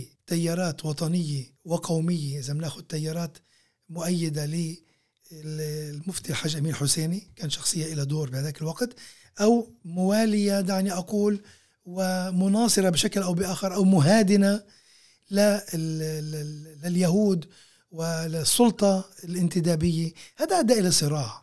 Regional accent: Palestine; كيف يمكن أن نواجه ضخامة المشروع الصهيوني بأدواتنا كفلسطينيين

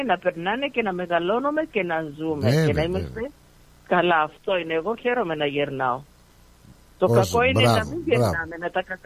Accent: Sudan; μεγάλωσα και γεννήθηκα, βλέπεις, στο Σουδάν

